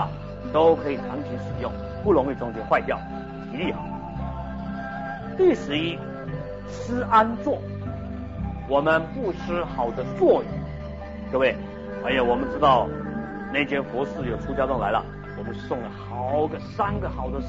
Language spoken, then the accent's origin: Chinese; China; 那么泰国人啊，缅甸人啊，他们不像我们中国人用筷子，他们用手。